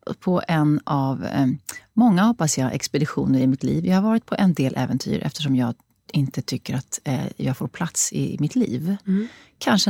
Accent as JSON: {"language": "Swedish", "country": "Sweden", "said": "jag var från Sverige"}